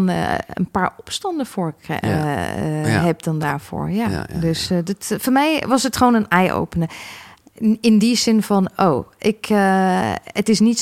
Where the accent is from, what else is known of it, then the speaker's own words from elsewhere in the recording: England, United Kingdom; Dus ik ben in Engeland geboren en opgegroeid.